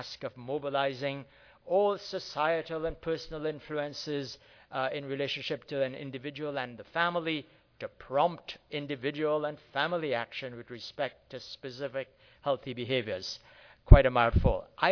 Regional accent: Trinidad & Tobago; I am arrogant, but I'm not from India. I'm actually from the Caribbean, just to make sure people are comfortable with where I'm from. I'm from the islands of Trinidad and Tobago. That's where I was born.

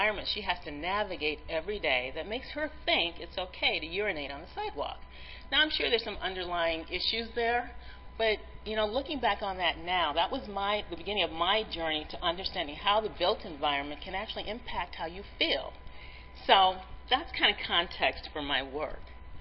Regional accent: Chicago, Illinois, United States; I'm from Chicago, and I was away from the city for a long, long time.

